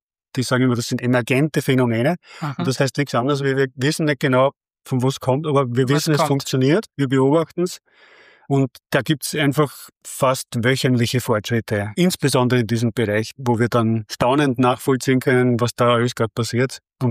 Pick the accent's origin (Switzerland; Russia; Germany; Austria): Austria; Ist nicht überall so, bei uns in Österreich ist das Gott sei Dank so.